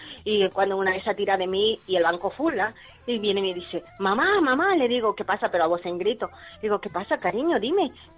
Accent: Ecuador; now in Madrid, Spain; yo vivo aquí en Madrid, pero soy del Ecuador.

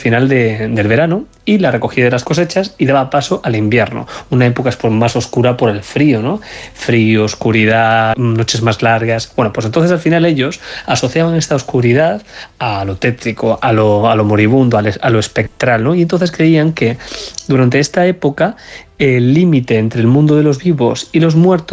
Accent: Spain; Y es verdad que nosotros, como españoles, celebramos no Halloween

